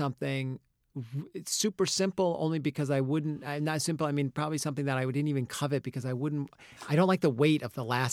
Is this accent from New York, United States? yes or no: yes; New York, United States; born there; I was born on the Upper East Side in New York. I was a Jew.